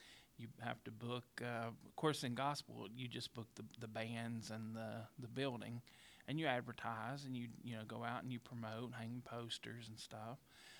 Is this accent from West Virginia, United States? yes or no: yes; Logan, West Virginia, United States; I was born on December the 20th of 1976, and I'm from Logan, West Virginia.